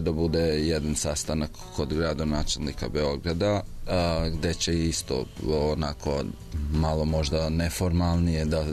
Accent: Kosovo; ja sam inače poreklom s Kosova. I kad sam došao prvi put 2006.

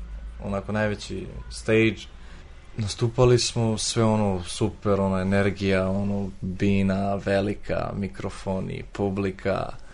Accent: Canada; pa iz Kanade

